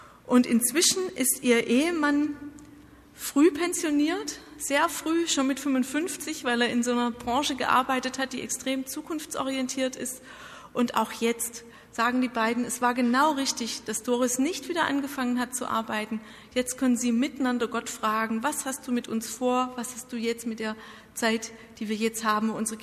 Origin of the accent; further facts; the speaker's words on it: Baden-Württemberg, Germany; Ich bin in Baden-Württemberg groß geworden